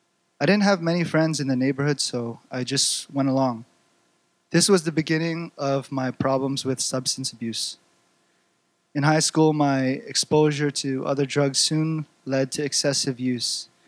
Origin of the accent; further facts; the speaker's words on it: Toronto, Ontario, Canada; also born or lived in Philippines; I grew up in the Greater Toronto Area, or the GTA, as it's commonly called, and after my family immigrated to Canada in the late 80s. I came to BC just a couple years ago.